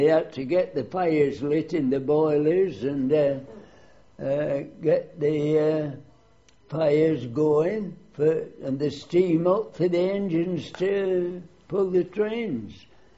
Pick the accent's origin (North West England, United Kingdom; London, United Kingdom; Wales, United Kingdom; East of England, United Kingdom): North West England, United Kingdom; Tottington; born there; I was born in Tottington, a village just outside Bury. I was born there at number 25 Bury Road in 1896.